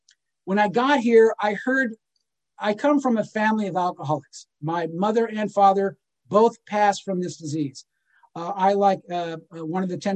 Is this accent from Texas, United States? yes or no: no; Los Angeles, California, United States; We grew up in Baldwin Hills, and we'd have to go find him.